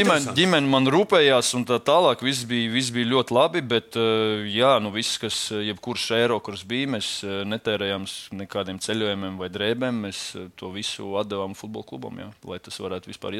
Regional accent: Limbaži, Limbaži Municipality, Latvia; es jau esmu no Limbažiem, bet es braukāju uz Rīgu spēlēt.

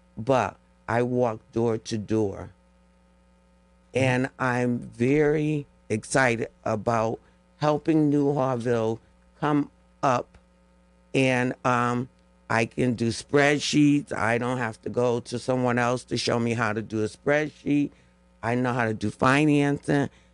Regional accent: New Haven, Connecticut, United States; In the Hill. I grew up in the Hill.

